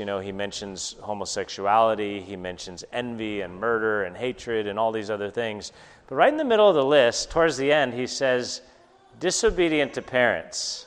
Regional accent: California, United States; Maybe most of you know I'm from Southern California. We have a visitor from my same hometown, which is great.

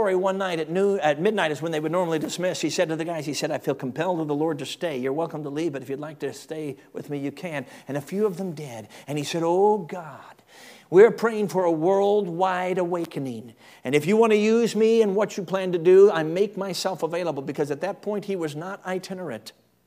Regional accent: Chicago, Illinois, United States; Oh, wow. I grew up in Chicago. This is amazing.

